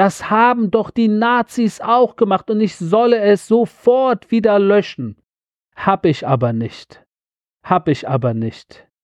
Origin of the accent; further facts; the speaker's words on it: Germany; born there; um mein Geburtsort Deutschland, damit auch die Schweiz und Österreich